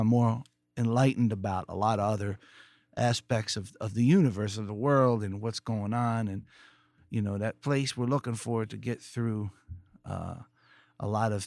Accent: Philadelphia, Pennsylvania, United States; Growing up in Philly, and we had a station when I was a kid, and also still there, WRTI, you know.

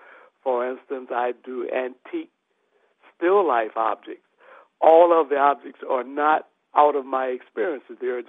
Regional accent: United States; It's just that in that I am an African-American and I grew up in the United States, there's a certain specific quality about my work.

